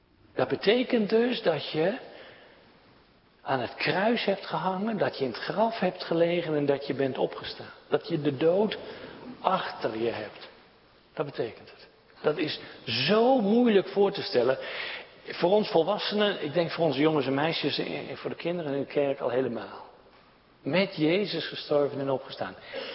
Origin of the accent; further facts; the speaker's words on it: Friesland, Netherlands; Ja, ik ben een Friese, dan zeg je Meza.